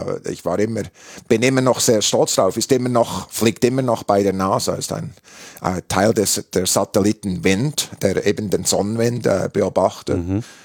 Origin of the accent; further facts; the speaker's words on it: Switzerland; Also man hört bei meinem Akzent, ich habe einen Akzent in jeder Sprache, inklusive Deutsch, weil ich in der Schweiz aufgewachsen bin.